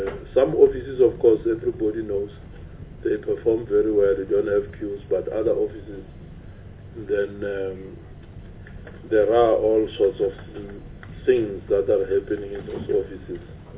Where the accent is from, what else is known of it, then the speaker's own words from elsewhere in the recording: Eastern Cape, South Africa; And then we are from the Eastern Cape as well.